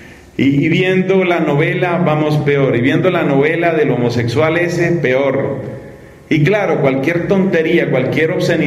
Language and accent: Spanish; Colombia; Resulta que estaba viviendo yo en esa época en Chiquinquirá, en mi país